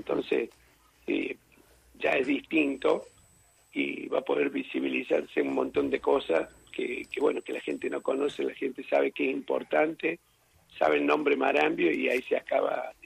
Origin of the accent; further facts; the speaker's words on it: Argentina; como buenos argentinos que somos